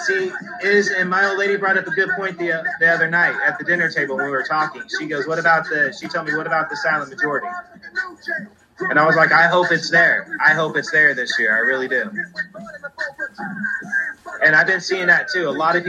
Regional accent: California, United States; I used to be very proud of the fact that I was raised in California.

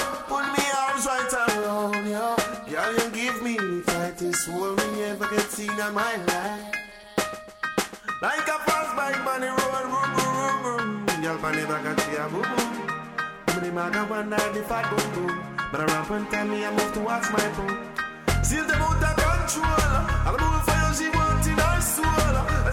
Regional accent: Haiti; pour que famille je viens d'Haïti.

